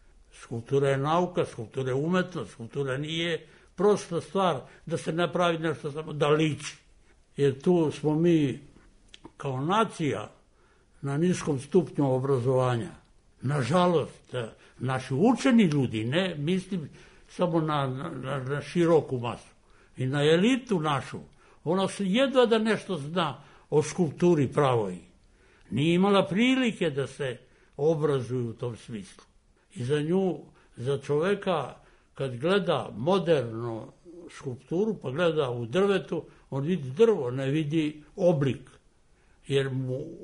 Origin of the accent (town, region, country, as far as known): Serbia